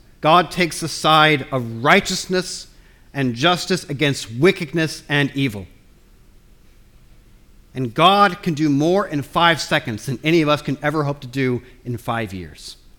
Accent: United States

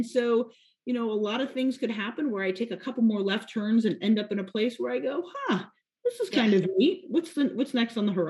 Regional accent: Nevada, United States; And so I am originally from Nevada, and I grew up in a very small area where there was an elementary school, there was a high school, and that was it.

